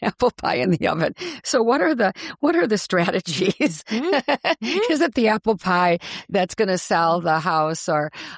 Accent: Milwaukee, Wisconsin, United States; And I grew up in Milwaukee, and I've lived in Mequon and Elm Grove and Wauwatosa and out in Lake Country.

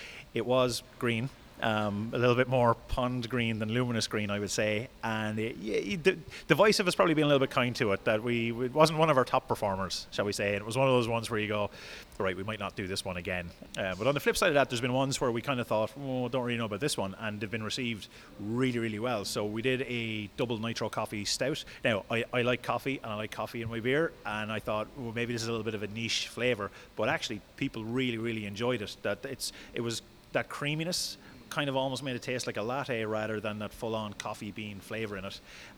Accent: Carlow, Leinster, Ireland; And I'm from Carlo on the Wexford border originally, so that is the smell of my childhood coming through

